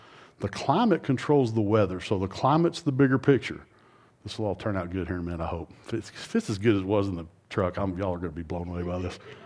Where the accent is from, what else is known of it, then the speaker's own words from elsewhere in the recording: Hereford, Texas, United States; So I came from Hereford, Texas.